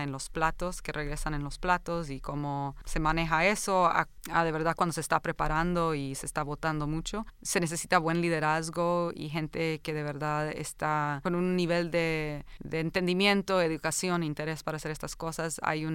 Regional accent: Honduras; now in Philadelphia, United States; Yo vengo de Honduras, yo me crié en una finca, me crié con una mamá que siempre hacía todo hecho en casa, todo fresco.

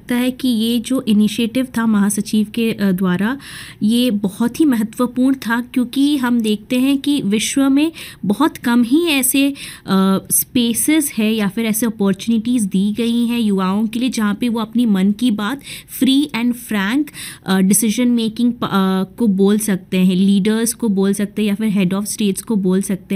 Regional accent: India; मैं इंडिया से हूँ

